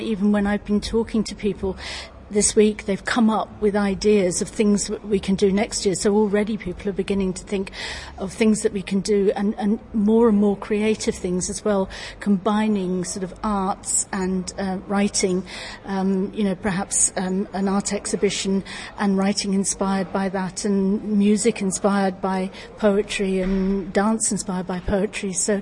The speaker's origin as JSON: {"language": "English", "country": "Malta", "tie": "born or raised there", "said": "I grew up in Malta, so we've got an awful lot in common."}